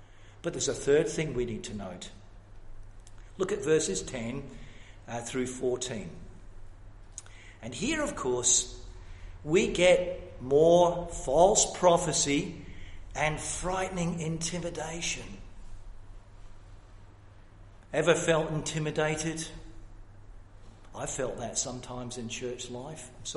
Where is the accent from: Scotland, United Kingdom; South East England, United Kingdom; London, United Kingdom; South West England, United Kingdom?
Scotland, United Kingdom; the churches I grew up in Scotland